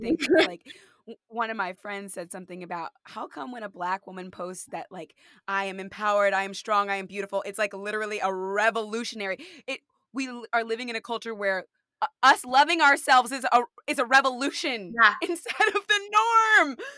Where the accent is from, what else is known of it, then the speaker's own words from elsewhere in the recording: California, United States; Like, I grew up in California and my friends, we were always trying to be darker.